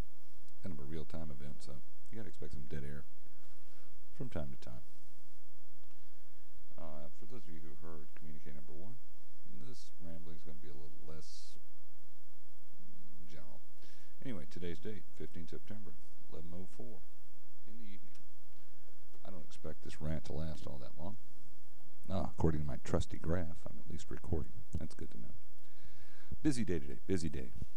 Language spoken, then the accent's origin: English; Georgia, United States; today began a political campaign in my home state of Georgia. Georgia is a southeastern state.